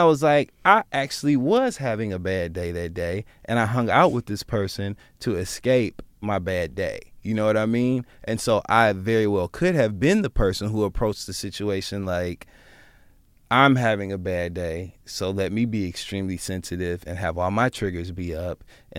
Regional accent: Midwest, United States; now in New York, United States; I'm from the Midwest, I'm used to being around people that, when you're in a group of people, everyone's there for that reason.

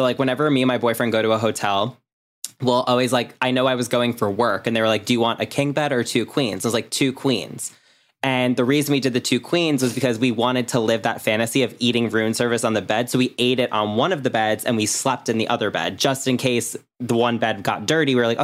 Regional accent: New York, United States; Well, I'm from Long Island, so we would have drive-up convenience stores

